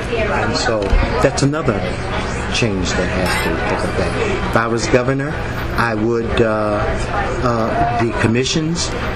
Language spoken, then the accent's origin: English; Maine, United States; Somehow or another we hooked up because I'm from Maine. The owner of the business found that I was from Maine, so he tended to put some trust in me.